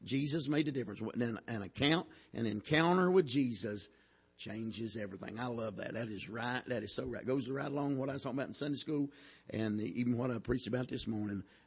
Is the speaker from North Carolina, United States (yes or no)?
yes; North Carolina, United States; I was thinking about when I grew up there in North Carolina. When I was 17, you could buy beer and liquor at 18.